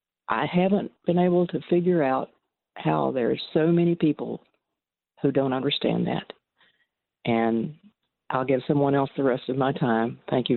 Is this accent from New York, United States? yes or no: no; Arkansas, United States; I'm from Arkansas, where in the 1950s and 60s and 70s, prejudice was the norm.